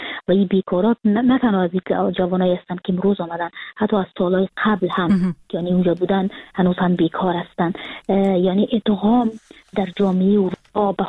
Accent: Kabul, Afghanistan; moved away as an adult; now in Frankfurt, Germany; من سال 2020 که فرداش 2021 بود کابل ترک کردم و اون روزی که سال نو تغییر میخورد من از ترکیه آمدم به فرانکفورت که یعنی 2021 بود.

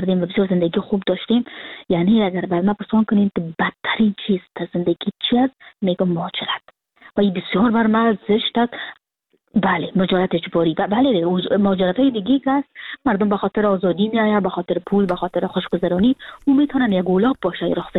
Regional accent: Kabul, Afghanistan; moved away as an adult; now in Frankfurt, Germany

